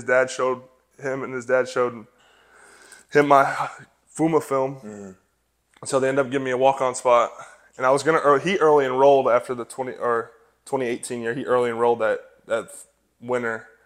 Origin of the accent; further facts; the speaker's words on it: Lake Orion, Michigan, United States; So I'm from Lake Orion, Michigan. It's about 45 minutes from Detroit.